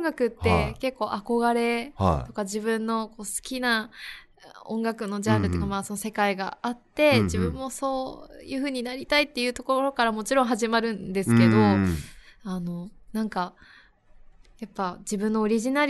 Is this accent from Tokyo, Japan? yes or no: yes; Tokyo, Japan; also born or lived in Kanagawa / Fukuoka; 神奈川で生まれて福岡と東京で育った